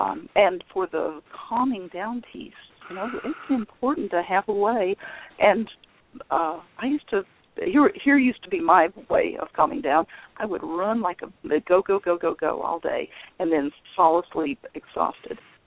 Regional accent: Texas, United States; You know, I'm here from Texas. We shoot around here, at least hands on the fence, you know.

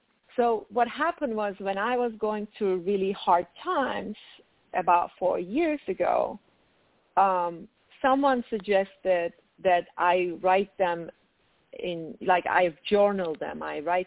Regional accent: Turkey; moved away as an adult; now in United States; Like, of course, I grew up in Turkey. So I came to United States when I was 24.

